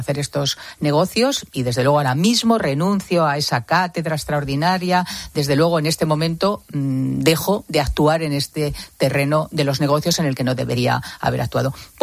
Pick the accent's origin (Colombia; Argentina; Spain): Spain; A mí como ciudadana española me ha parecido muy duro